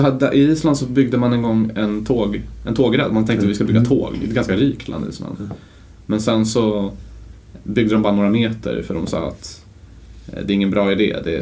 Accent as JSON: {"language": "Swedish", "country": "Tunisia", "tie": "born or raised there", "said": "Jag växte upp delvis i Tunisien."}